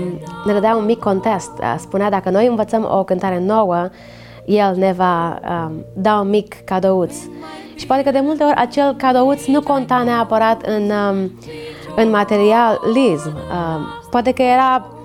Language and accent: Romanian; Ploiești, Prahova, Romania; born there; M-am născut în Ploiești și părinții mei locuiesc în localitatea Vâlcănești, județul Prahova.